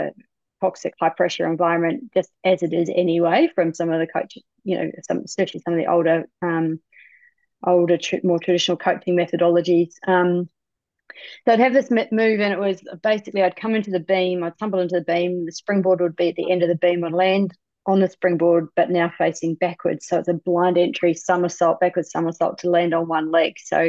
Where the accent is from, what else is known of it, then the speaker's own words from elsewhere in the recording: New Zealand; now in Australia; So I'm a Kiwi, so a New Zealander, for those of you who aren't familiar with what a Kiwi is. But I live in Australia, so I've been living in Australia for 20 years.